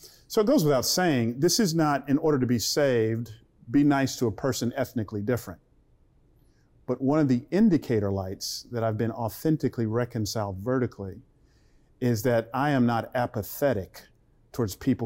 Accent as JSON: {"language": "English", "town": "Atlanta", "region": "Georgia", "country": "United States", "tie": "born or raised there", "said": "you know, I grew up in Atlanta, their mayor, Keisha Lance Bottoms"}